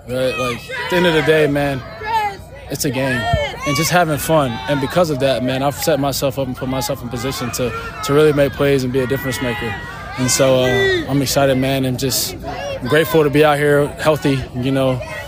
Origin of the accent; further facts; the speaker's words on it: Florida, United States; This ain't hot, man. I'm from Florida. This is a light day.